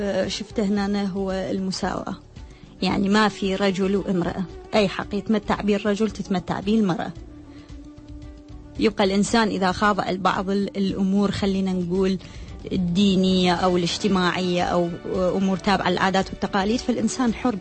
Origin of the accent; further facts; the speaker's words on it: Iraq; accent: Iraqi; مثل ما نقول بلهجتنا العراقية ما تصير بالشارع